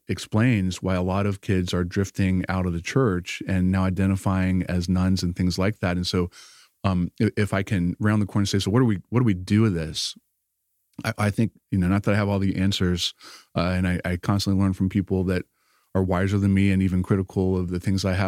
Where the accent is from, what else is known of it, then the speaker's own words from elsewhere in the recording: the South, United States; being a biracial family growing up in the South and just some of the challenges.